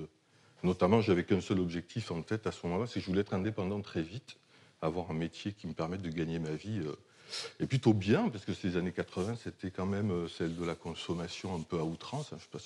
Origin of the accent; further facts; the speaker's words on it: Perpignan, Occitanie, France; Moi, j'ai grandi à Perpignan. Donc Perpignan, la Catalane. Je dis la Catalane parce que je peux toujours essayer de dire le contraire. Ça fait fortement partie de mon rapport à l'identité.